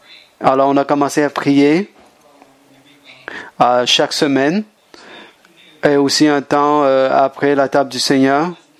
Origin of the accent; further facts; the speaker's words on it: California, United States; French is a second language; j'ai grandi en Californie. J'ai fait mes études là-bas.